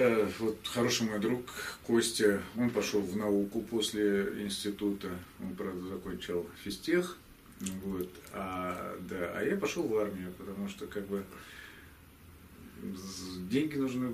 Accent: Moscow, Russia; Я сам из Москвы.

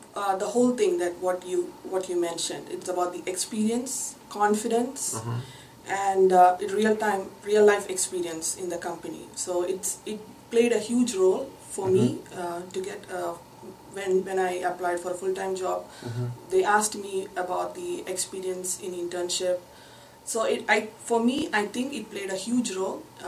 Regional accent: Pleasanton, California, United States; and I'm from Pleasanton.

